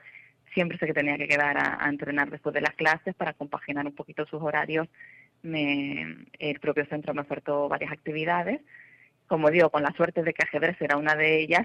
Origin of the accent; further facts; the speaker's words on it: Canary Islands, Spain; procedo de Canarias, especialmente Gran Canaria.